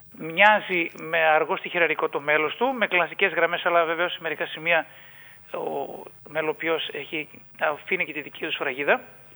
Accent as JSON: {"language": "Greek", "town": "Alexandroupolis", "region": "Eastern Macedonia and Thrace", "country": "Greece"}